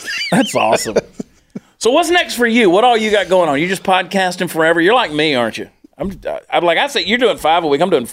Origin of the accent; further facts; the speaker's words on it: Georgia, United States; also born or lived in New Jersey; But no, I was born in New Jersey, of course. I was 4 months of my life there and then grew up in Georgia. But I did. I bounced all over the world, really